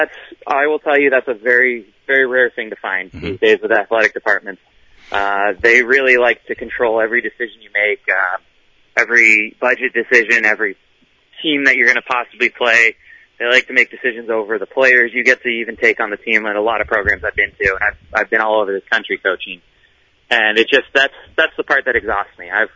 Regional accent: Connecticut, United States; I'm from Fairfield County.

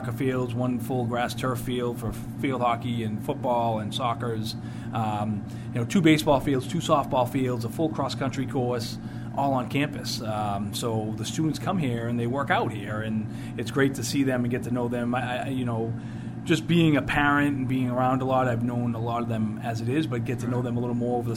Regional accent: Salem, Massachusetts, United States; being at Salem for 18 years and growing up in Salem, being a Salem guy, so to speak

